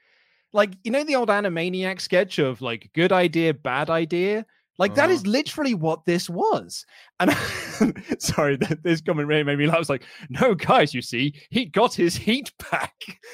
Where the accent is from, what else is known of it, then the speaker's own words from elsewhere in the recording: United Kingdom; I'm a British man, which means I've gone to British wrestling shows.